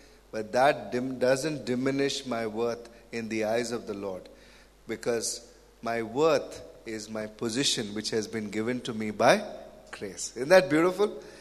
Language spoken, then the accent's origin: English; South India, India; we are from South India, right? The land of dosa and masala dosa and onion dosa and whatever.